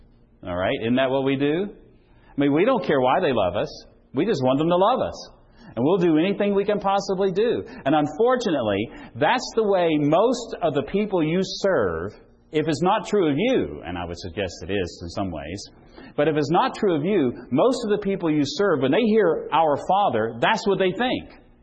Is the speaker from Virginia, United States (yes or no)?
yes; Virginia, United States; I come from Virginia. Anybody from Virginia?